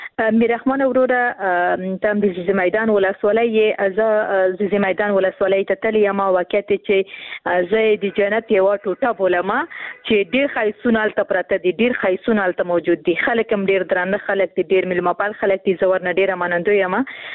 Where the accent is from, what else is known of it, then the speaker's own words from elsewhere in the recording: Khost, Afghanistan; ورور زه هم د خوست یم